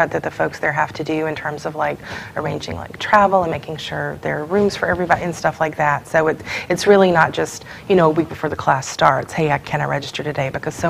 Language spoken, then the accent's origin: English; Athens, Georgia, United States; So I grew up near Athens, Georgia, home of the Georgia Bulldogs